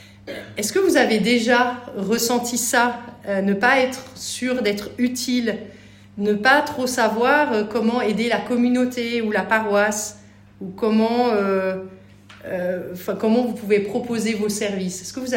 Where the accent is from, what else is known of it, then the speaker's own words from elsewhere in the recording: France; parce qu'on est français, donc on arrivait un petit peu en Suisse